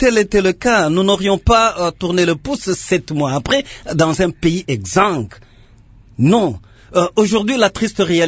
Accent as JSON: {"language": "French", "country": "DR Congo", "said": "Et nous, en tant que Congolais, nous voudrions voir Félix Tshisekedi s'assumer en tant que véritable président de la République."}